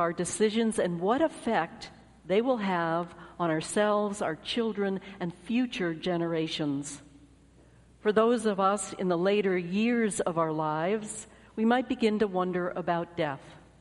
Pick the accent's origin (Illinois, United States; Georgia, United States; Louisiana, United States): Georgia, United States; Atlanta; accent: southern; This is where I'll slip into my southern accent. Your rector and I discovered that we share some history. While living in Atlanta, we both attended the same high school, a Christian preparatory school.